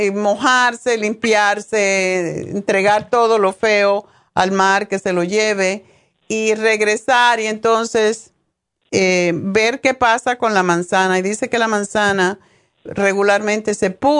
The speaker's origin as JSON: {"language": "Spanish", "country": "Cuba", "said": "en mi país, en Cuba, como estamos rodeados de agua"}